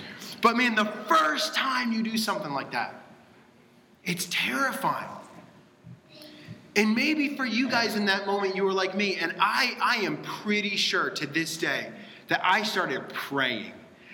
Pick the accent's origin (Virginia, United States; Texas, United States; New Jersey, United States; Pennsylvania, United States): Texas, United States; Dallas; I grew up in Dallas, and in Dallas, just a little bit to the west of Dallas, there's a theme park called Six Flags Over Texas.